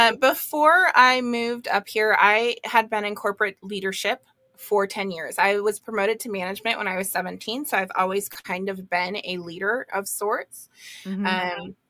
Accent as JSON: {"language": "English", "region": "California", "country": "United States", "tie": "born or raised there", "said": "because originally I'm from California."}